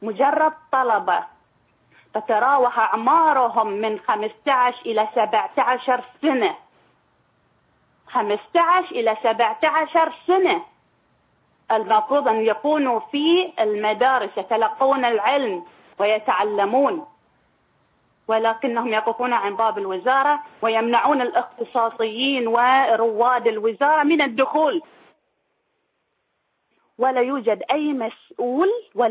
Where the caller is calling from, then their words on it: Bahrain; ارجع واقول اللي صار عندنا في البحرين شيء لا يصدقه العقل